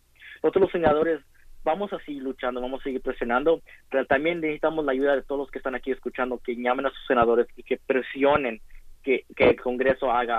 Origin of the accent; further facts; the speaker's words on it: Georgia, United States; los senadores aquí en el estado de Georgia, porque yo soy de Georgia.